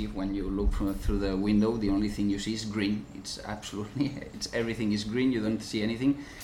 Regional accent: Barcelona, Catalonia, Spain; English is a second language; I am from Barcelona and Anna is from Finland. And we have a studio in Barcelona since around 2000, more or less.

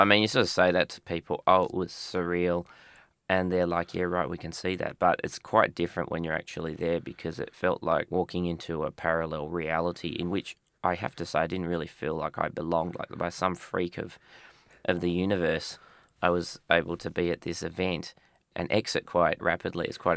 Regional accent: Perth, Western Australia, Australia; I guess I grew up also in Perth drawing and writing as a way of escaping my suburban reality.

